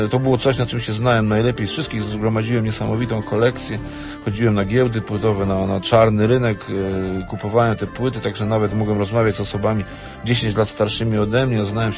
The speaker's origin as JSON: {"language": "Polish", "region": "Vienna", "country": "Austria", "tie": "born or raised there", "also_born_or_lived": "Poland", "said": "Ja się urodziłem w Polsce, ale ja się wychowałem w Wiedniu."}